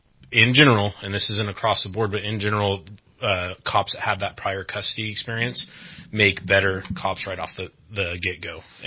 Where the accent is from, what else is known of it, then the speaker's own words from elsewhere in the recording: Shasta Lake City, California, United States; So I was born and raised up here in Shasta County, Central Valley, or Shasta Lake City, to be exact. Born and raised up there.